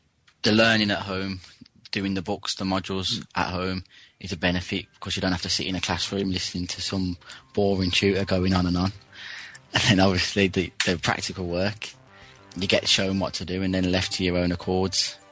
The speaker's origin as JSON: {"language": "English", "town": "Birmingham", "region": "West Midlands", "country": "United Kingdom", "said": "I'm from Birmingham."}